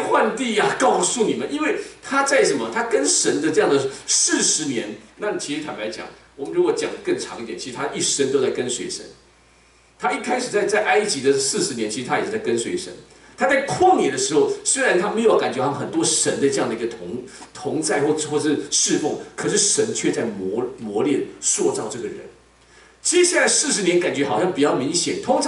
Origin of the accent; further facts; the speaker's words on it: Taiwan; 因为我是在眷村长大的